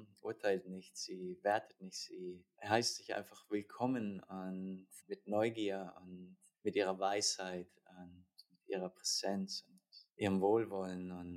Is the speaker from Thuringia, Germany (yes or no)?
no; Würzburg, Bavaria, Germany; Ich bin in Würzburg geboren, aufgewachsen.